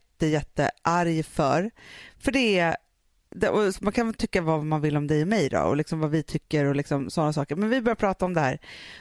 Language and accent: Swedish; Sweden; vi som är svenskar, som uppvuxen i så här, man har väl mens eller inte, att det sker i det tysta, att vi inte pratar om det